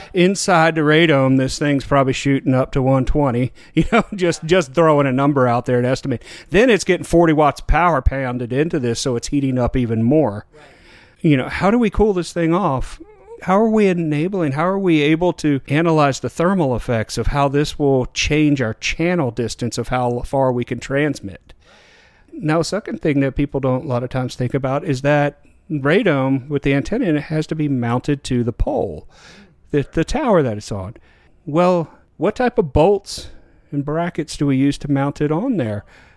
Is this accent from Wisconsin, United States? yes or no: no; Texas, United States; I'm going to answer because, you know, I'm coming from Texas, that barbecue smoker better be big.